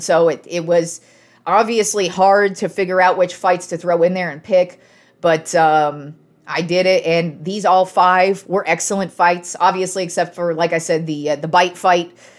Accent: Reno, Nevada, United States; when I lived in Reno, growing up in Reno, nobody came to Reno.

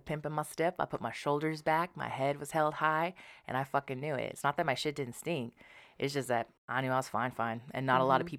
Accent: Idaho, United States; I'm white presenting. I'm white. I grew up in Idaho, white.

